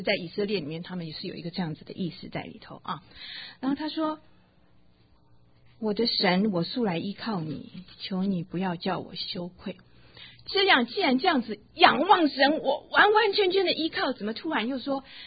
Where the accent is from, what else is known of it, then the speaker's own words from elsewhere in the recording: China; 这我们中国人最会，中国人爱面子，对不对？